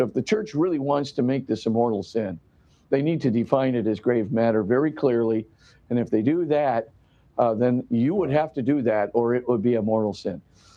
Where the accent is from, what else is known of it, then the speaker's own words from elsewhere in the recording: Hawaii, United States; I grew up in Hawaii, so I'm glad